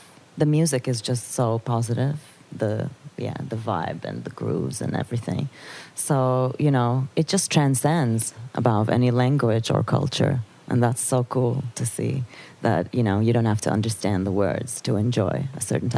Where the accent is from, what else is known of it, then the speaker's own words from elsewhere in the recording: Istanbul, Turkey; now in Netherlands; Like, I grew up, I was born and raised in Istanbul, and then I moved to the Netherlands